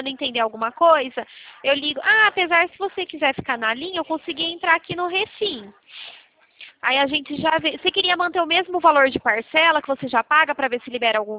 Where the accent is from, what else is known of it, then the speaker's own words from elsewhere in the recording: Araras, São Paulo, Brazil; aqui eu sou de Araras